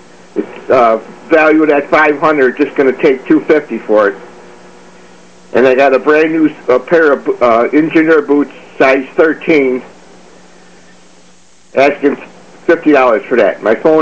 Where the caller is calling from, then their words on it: Alma, United States; from Alma.